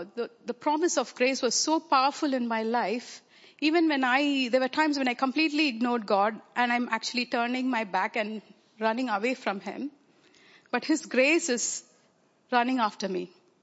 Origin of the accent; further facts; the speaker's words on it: India; born there; I was born in India in a Christian family, baptized as a baby.